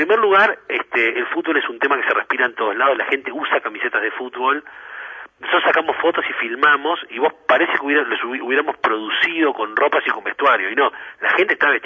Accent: Uruguay; Bueno, nosotros somos de Uruguay.

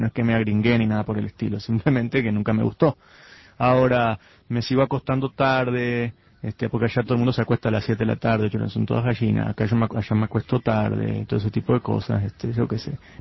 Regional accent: Colonia del Sacramento, Colonia, Uruguay; moved away as an adult; now in United States; Sí, de la ciudad. Ciudad de Colonia, sí.

